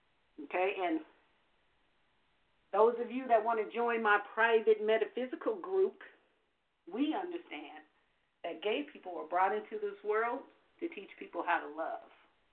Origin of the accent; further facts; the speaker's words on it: Los Angeles, California, United States; Born and raised in South Central, L.A.